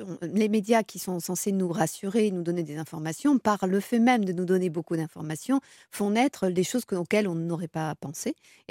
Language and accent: French; France; Oui, alors surtout qu'on est en France, on est des Latins